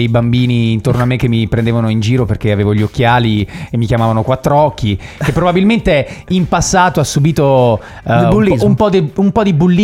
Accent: Trani, Apulia, Italy; Insomma, sono nato lì in Puglia, in questa città meravigliosa che si chiama Trani

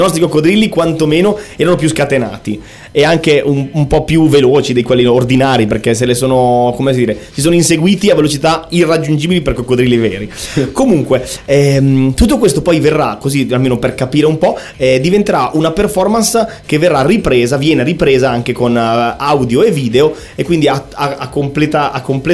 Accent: Brescia, Lombardy, Italy; now in Como, Italy; io sono bresciano, adesso vivo a Como e lavoro a Milano

